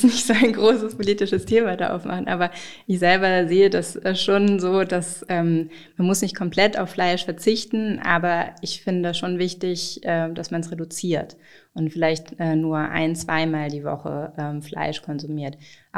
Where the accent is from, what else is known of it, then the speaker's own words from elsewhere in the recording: Bremen, Germany; born there; also born or lived in Karlsruhe / Heidelberg; now in Berlin, Germany; Ich bin zwar in Bremen geboren, aber ich bin nach Karlsruhe schon damals gezogen und dann nach Heidelberg. Also ich war lange im Süden von Deutschland und bin dann vor 7 Jahren nach Berlin gekommen